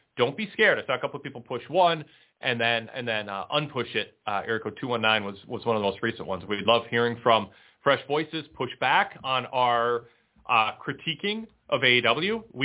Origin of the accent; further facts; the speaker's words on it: Minnesota, United States; Yeah, well, I mean, I'm from Minnesota, and my NHL and NBA teams got eliminated in the first round this year.